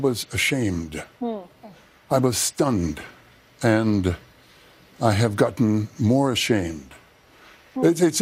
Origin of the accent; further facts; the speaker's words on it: Canada; I am a Canadian.